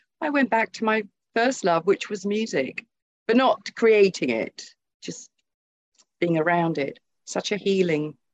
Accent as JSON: {"language": "English", "town": "Oxford", "region": "South East England", "country": "United Kingdom", "tie": "born or raised there", "also_born_or_lived": "Glasgow", "said": "I was born in Glasgow, but we moved to Oxford, where my father got the job, you know, teaching, sort of lecturing in linguistics."}